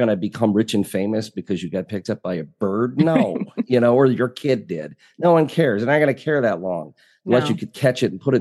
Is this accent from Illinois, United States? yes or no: yes; Decatur, Illinois, United States; Just 2 weeks ago in my hometown in Decatur, Illinois, somebody snagged a 15-foot alligator.